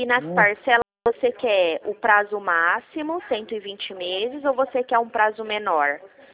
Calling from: Marília, São Paulo, Brazil; Eu falo de Marília

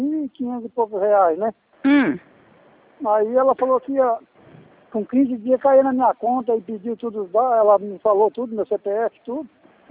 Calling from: São Gabriel do Oeste, Mato Grosso do Sul, Brazil; É, Mato Grosso do Sul, São Gabriel do Oeste.

